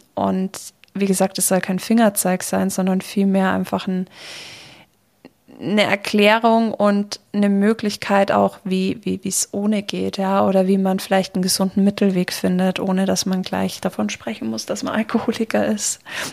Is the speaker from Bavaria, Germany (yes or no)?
yes; Bavaria, Germany; Ja, allein die ganzen Feiern bei uns in Bayern, jetzt nicht nur die Wiesen, sondern wir haben hier die ganzen Waldfeste